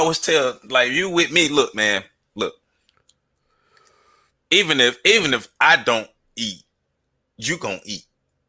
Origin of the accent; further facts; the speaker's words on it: the South, United States; We grew up in the South. We were taught to be chivalrous.